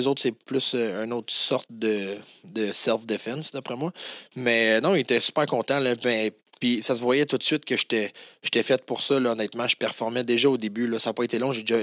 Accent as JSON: {"language": "French", "town": "Quebec City", "region": "Quebec", "country": "Canada", "tie": "born or raised there", "lives_now": "Saint-Jean, Canada", "said": "Dans le fond, j'ai grandi à Québec toute ma jeunesse, à peu près. Puis en 2015, j'ai déménagé à Saint-Jean, là."}